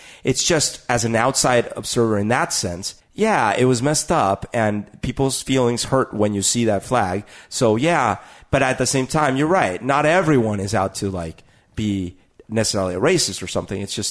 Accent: Colombia; even when you're growing up in Colombia.

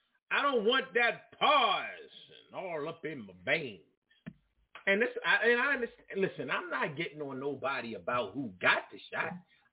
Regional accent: Macon, Georgia, United States; I'm from Macon. Man, fuck y'all. I'm from Macon, baby.

